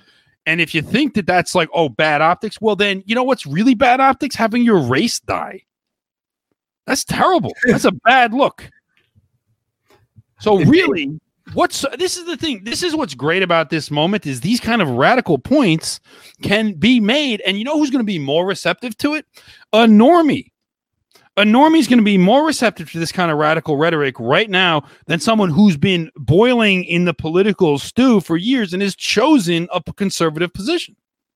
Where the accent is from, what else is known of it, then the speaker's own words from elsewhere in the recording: United States; As an American, I find that kind of laughable, to be honest.